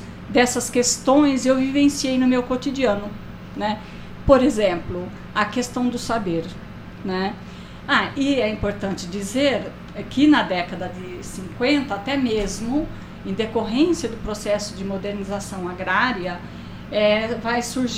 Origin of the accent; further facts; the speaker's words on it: Presidente Prudente, São Paulo, Brazil; Eu tenho origens rurais, né? Eu sou de Presidente Prudente, minha família é lá, sou filha de imigrantes portugueses e italianos, né?